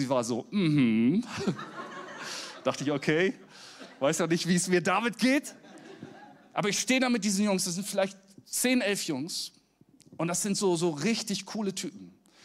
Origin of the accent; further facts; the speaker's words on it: Flensburg, Schleswig-Holstein, Germany; Ich komme ja aus Flensburg. Das ist absolute Provinz. Absolut maximale Provinz.